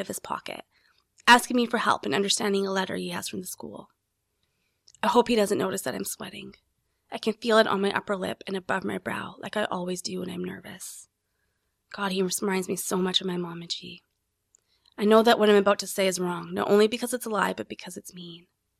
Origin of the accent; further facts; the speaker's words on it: Edmonton, Alberta, Canada; I grew up in Edmonton. Okay. So a city in the prairies. And I did grow up with a lot of brown people